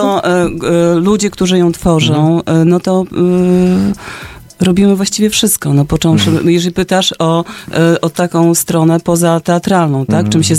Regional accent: Pruszcz Gdański, Pomeranian Voivodeship, Poland; ja jestem z Pruszcza Gdańskiego.

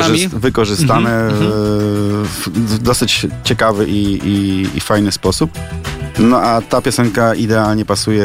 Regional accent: Gdynia, Pomeranian Voivodeship, Poland; wychowałem się na Cisowej w Gdyni, więc w takiej enklawie Arki Gdynia znam ludzi, znam klimaty.

